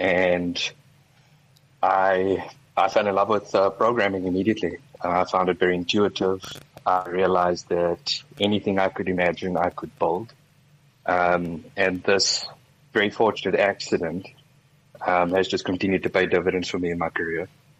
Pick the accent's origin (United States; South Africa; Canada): South Africa; Uitenhage, Eastern Cape; I'm from Uitenhage, which is this very small town in the Eastern Cape, right next to Port Elizabeth. We're famous for the VW factory.